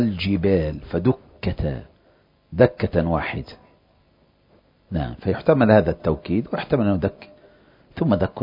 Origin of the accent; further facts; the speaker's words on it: Egypt; تصلح معنا كمصريين،